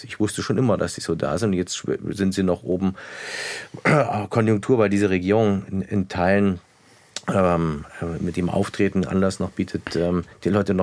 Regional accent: Erfurt, Thuringia, Germany; Ich habe in den 90er Jahren bin ich in Erfurt in einem Plattenbaugebiet aufgewachsen

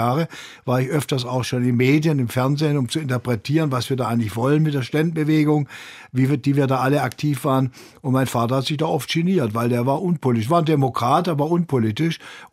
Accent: Bad Wildbad, Baden-Württemberg, Germany; Das in Bad Wildbad, wo ich groß geworden bin

